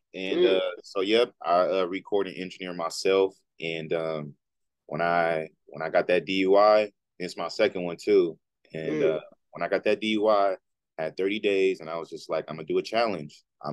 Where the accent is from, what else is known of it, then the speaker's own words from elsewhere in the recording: Oakland, California, United States; also born or lived in San Francisco; Yeah, I'm from Oakland. So born in San Francisco, raised in Oakland. Also raised in everywhere in the Bay too.